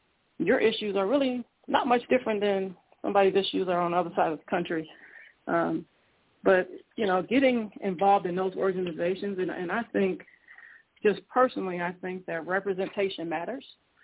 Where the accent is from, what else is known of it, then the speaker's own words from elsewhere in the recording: Hammond, Indiana, United States; No, I am from Indiana. I'm from Northwest Indiana, Hammond, to be exact.